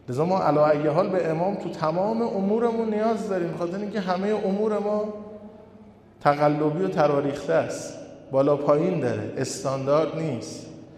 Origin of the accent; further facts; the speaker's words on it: Mashhad, Razavi Khorasan, Iran; ما تو مملکتی به دنیا اومدیم، از وقتی چشم باز کردیم پرچم اعضای فاطمه زهرا بوده، فاطمیه بوده، اشک بر اهل بیت بوده، تو این شهری زندگی کردیم و بزرگ شدیم، هر وقت خواستیم از این خیابون به اون خیابون بریم چشممون افتاده به گنبد علی ابن موسی رضا